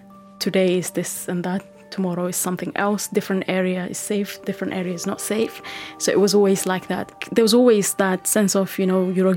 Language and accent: English; Mogadishu, Banaadir, Somalia; Growing up in Mogadishu was a mixed feeling.